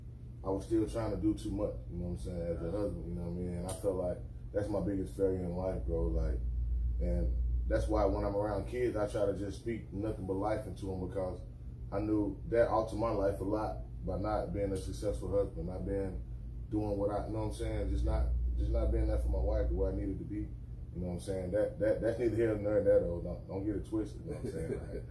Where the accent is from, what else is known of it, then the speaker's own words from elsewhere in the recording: Anderson, Alabama, United States; from Anderson, Alabama, the 2021 basketball champion.